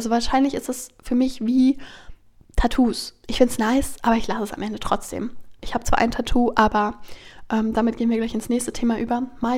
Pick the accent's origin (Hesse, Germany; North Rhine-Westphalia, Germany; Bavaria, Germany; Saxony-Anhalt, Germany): Saxony-Anhalt, Germany; Magdeburg; now in Hamburg, Germany; jetzt, wo ich eine Weile in Hamburg wohne und ein, zwei Mal Leuten gesagt habe, wo ich herkomme, nämlich aus dem Osten, wussten voll viele Leute entweder nicht, wo Magdeburg liegt, obwohl Magdeburg die Landeshauptstadt von Sachsen-Anhalt ist